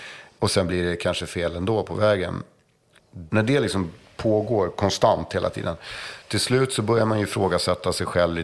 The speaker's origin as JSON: {"language": "Swedish", "town": "Stockholm", "region": "Stockholm County", "country": "Sweden", "tie": "born or raised there", "said": "Så man höll sig runt Folkungagatan och ner mot Hammarbyhamnen. Det var liksom mitt område. Den östra Södermalm liksom."}